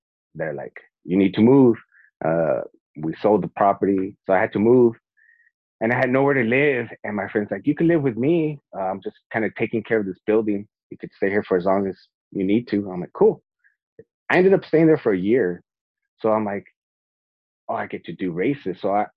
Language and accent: English; Los Angeles, California, United States; And then LA, because of it's my hometown race.